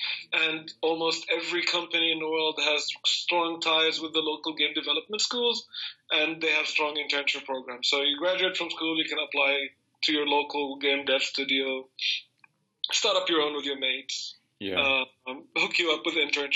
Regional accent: Jordan; now in Germany; I'm originally from Jordan myself, right? Living in Germany, I'm working in a studio with over 30 different nationalities, right?

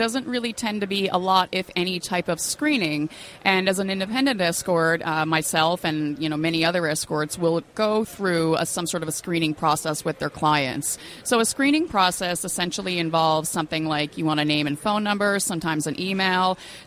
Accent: Canada; Toronto. I'm based in Toronto. I'm actually Canadian

